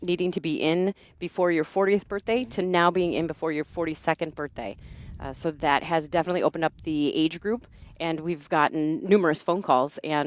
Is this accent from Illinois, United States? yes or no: no; Green Bay, Wisconsin, United States; So I was born and raised in Green Bay, graduated from high school there about a year after graduation.